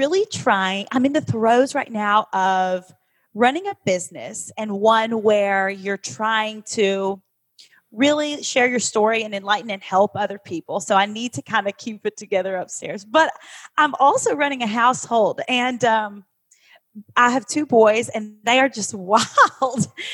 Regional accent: Kentucky, United States; You know, I grew up in Kentucky on a farm with 23 first cousins. I was the oldest.

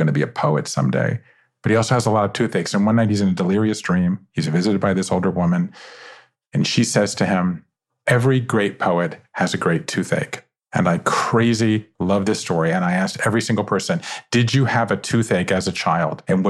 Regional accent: Savannah, Georgia, United States; I grew up in Savannah, Georgia, 5 generations of Jews in the South.

